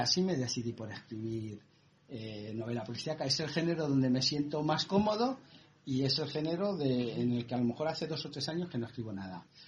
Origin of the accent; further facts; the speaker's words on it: Madrid, Community of Madrid, Spain; yo soy madrileño